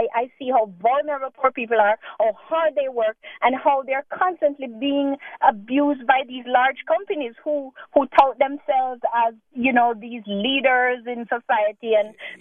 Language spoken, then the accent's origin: English; Jamaica; I grew up in Jamaica, where I was aware as a child that we had, Jamaicans going to do farm work in the United States.